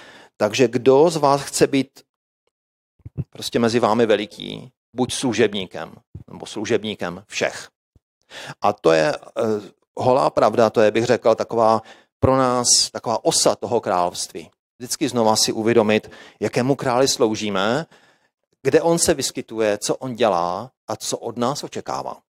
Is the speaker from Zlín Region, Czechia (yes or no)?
yes; Zlín Region, Czechia; Když jsme bydleli jako dítě, si vzpomínám, na Valašsku, a v létě, jakoby v zimě jsme měli krásně vodu, jo. Protože jsme bydleli na kopci